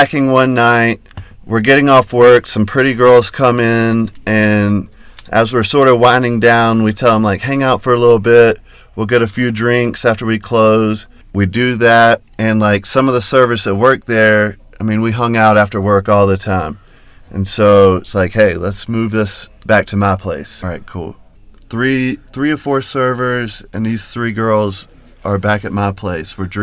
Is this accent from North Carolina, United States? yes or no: yes; North Carolina, United States; moved away as an adult; now in Denver, United States; North Carolina.